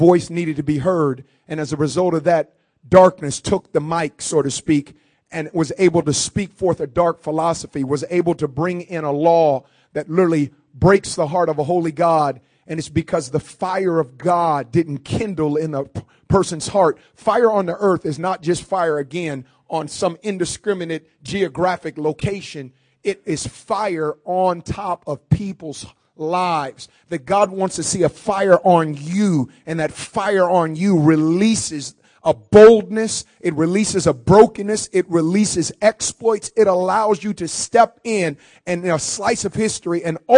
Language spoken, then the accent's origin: English; Oakland, California, United States; I didn't turn my back on her because I'm from Oakland.